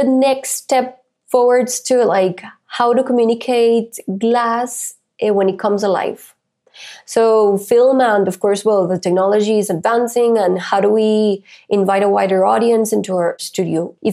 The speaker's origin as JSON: {"language": "English", "country": "Costa Rica", "said": "every time that I say I'm from Costa Rica, that's a calling card"}